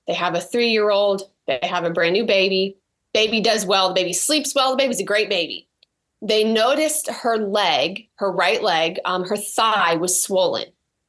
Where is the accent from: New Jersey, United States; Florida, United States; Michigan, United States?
Florida, United States; So when I was growing up, I actually was born and raised in Florida. My parents did foster care.